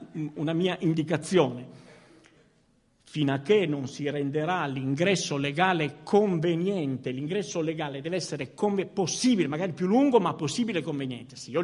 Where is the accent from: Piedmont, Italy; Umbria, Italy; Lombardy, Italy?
Piedmont, Italy; Turin; ma sono di Torino